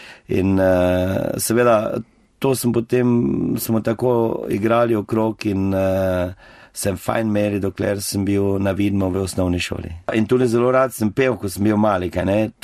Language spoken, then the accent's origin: Slovenian; Pobrežje, Drava, Slovenia; also born or lived in Zagreb; Jaz sem doma iz Pobrežja, župnije Videm pri Ptuju. Tam sem odraščal, tam sem tudi končal osnovno šolo. Potem po osnovni šoli sem šel v gimnazijo v Zagreb, klasično gimnazijo sem v Zagrebu končal.